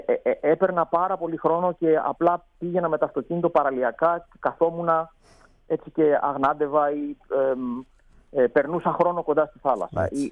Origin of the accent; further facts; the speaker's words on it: Greece; ήμουνα στο εξωτερικό, που ήμουνα τα περισσότερα χρόνια της ζωής μου μέχρι τώρα, παρά στο εσωτερικό, αν και γεννήθηκα και μεγάλωσα στην Ελλάδα